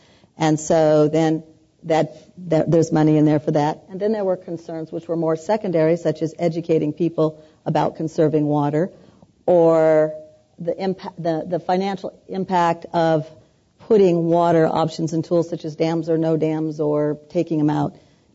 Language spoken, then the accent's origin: English; California, United States; Now, remembering that I come from the Central Valley